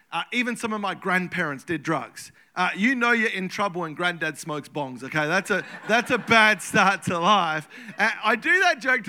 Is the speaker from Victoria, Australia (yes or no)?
yes; Melbourne, Victoria, Australia; I grew up in Melbourne, Australia.